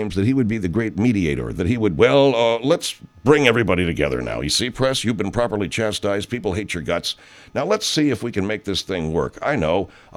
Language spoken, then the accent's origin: English; Arcadia, California, United States; You know, I grew up in Arcadia, California. And I grew up in Arcadia, California when it was a Republican town.